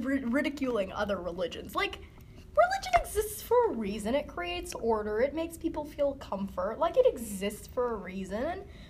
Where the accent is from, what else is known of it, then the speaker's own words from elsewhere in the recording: United States; I personally am an atheist. I've been mostly raised in the United States, so not very close to my hometown or home faith.